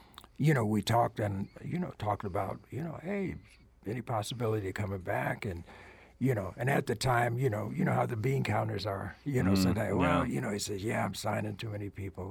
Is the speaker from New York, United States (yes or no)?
yes; Buffalo, New York, United States; Yeah, I'm from Buffalo.